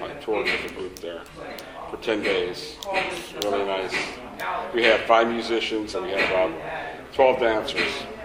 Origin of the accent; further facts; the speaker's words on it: Homestead, Pennsylvania, United States; born there; But I was born in Homestead, Pennsylvania, and I've been playing music probably 48 years maybe